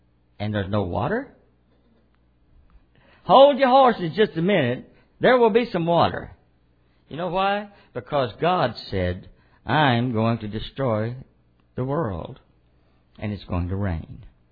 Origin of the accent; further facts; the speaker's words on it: United States; Let me tell you something. I'm an American. I love America.